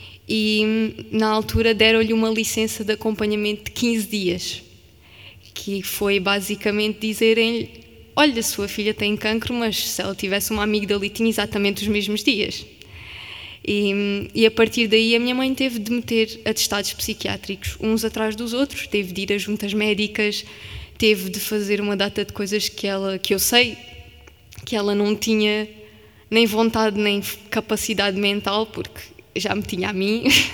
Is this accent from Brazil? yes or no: no; Beja, Portugal; A minha família mudou-se toda para cá. Eu sou de Beja, não sou de Lisboa.